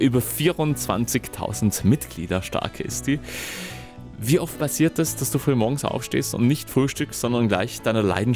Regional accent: Lana, Trentino-Alto Adige, Italy; Ich selbst bin ja in einer Konditorei aufgewachsen in Lana.

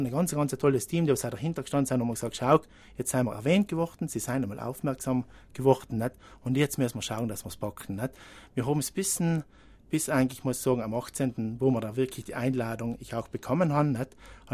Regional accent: Trentino-Alto Adige, Italy; auch bei uns in Südtirol. Mhm. In Südtirol habe ich auch gedacht, in verschiedenen Restaurants arbeiten, auch Hotels.

